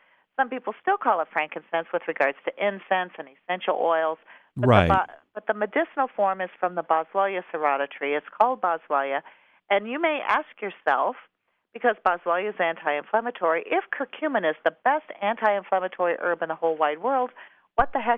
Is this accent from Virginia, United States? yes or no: no; Green Bay, Wisconsin, United States; So since I'm from Green Bay, Wisconsin, I have to do a football analogy.